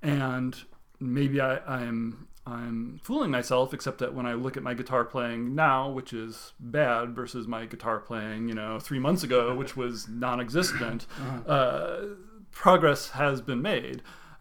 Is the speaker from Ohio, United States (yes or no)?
yes; Oberlin, Ohio, United States; I grew up in Oberlin, which is a college town, but it has a very good conservatory, mm-hmm. So... There's music all over the place there.